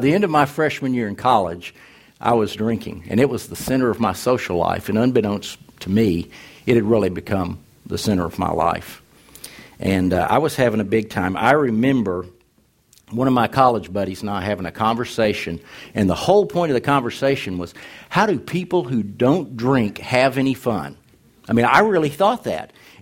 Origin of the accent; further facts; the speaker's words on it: Arkansas, United States; And I was raised in the Delta of East Arkansas, grew up in a churched home, and my formative years were the 1960s.